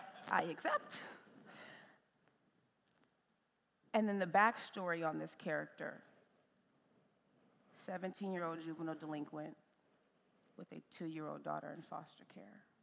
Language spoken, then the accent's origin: English; Chicago, Illinois, United States; now in Los Angeles, United States; Now I'm from Chicago, which is a very theater town.